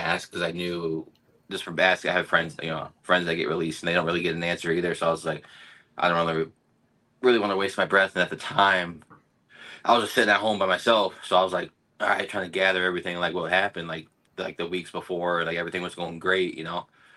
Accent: Minnesota, United States; I'm from Minnesota, and, you know, I drove it.

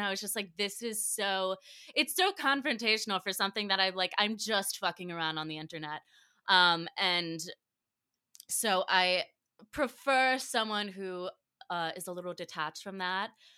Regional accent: Cary, North Carolina, United States; moved away as an adult; now in New York, United States; I am originally from, I grew up in Cary, North Carolina, so I'm suburban, you know, a little Southern Belle. And I moved to New York about 3 years ago to go to school.

